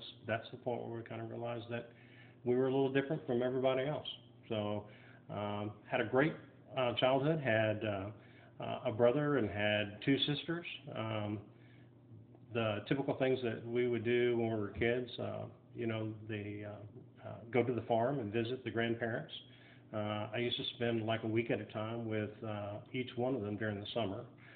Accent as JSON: {"language": "English", "town": "McKenzie", "region": "Tennessee", "country": "United States", "tie": "born or raised there", "said": "We grew up in McKenzie, Tennessee."}